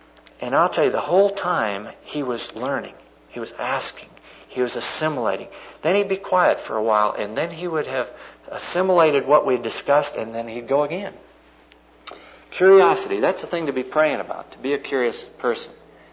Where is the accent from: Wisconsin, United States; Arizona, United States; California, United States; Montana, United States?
Montana, United States; growing up in Western Montana, I mean, we ate the standard stuff all the time.